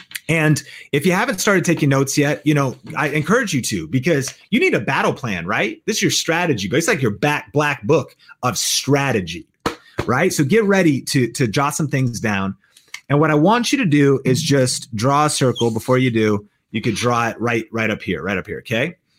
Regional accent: Marysville, Washington, United States; Where I grew up in Seattle, up in Marysville, Washington, there was espresso stands on every corner.

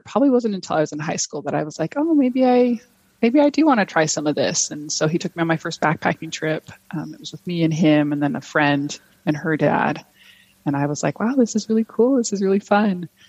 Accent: Utah, United States; So I'm born and raised in Utah. And my family, I think, was pretty into the outdoors growing up.

